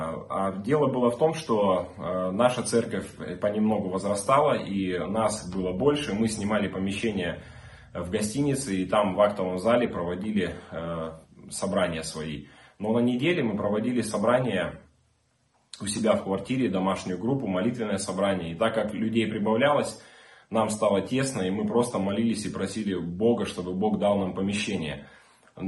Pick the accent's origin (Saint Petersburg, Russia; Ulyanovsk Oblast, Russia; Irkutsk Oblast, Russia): Irkutsk Oblast, Russia; Bratsk; born there; Мне 35 лет, и у меня есть семья и трое детей. Я сам родился в Сибири, в городе Братске, в семье пастора церкви, многодетной семье.